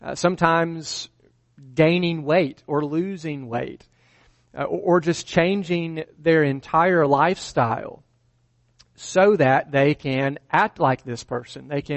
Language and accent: English; Alabama, United States; which I thought was a little bit ironic because I'm from Alabama